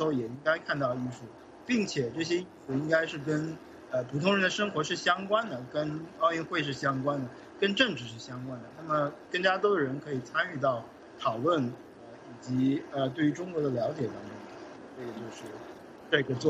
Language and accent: Chinese; Australia; 但恰恰是在我自己的国家澳大利亚